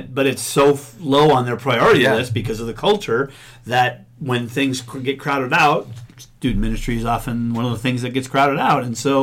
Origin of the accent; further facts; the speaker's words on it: Wisconsin, United States; I'm from Wisconsin, so it's pretty mild here